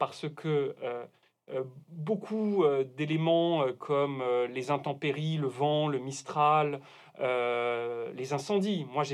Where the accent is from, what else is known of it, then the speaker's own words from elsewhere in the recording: Provence-Alpes-Côte d'Azur, France; Donc c'est très nourri, ce livre, de ce qu'ont été toutes les sensations de mon enfance en Provence.